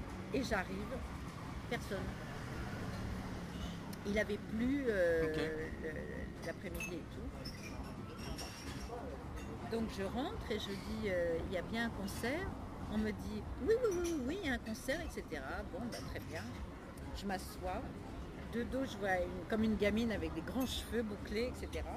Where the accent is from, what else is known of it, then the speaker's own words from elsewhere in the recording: Paris, Île-de-France, France; je suis parisienne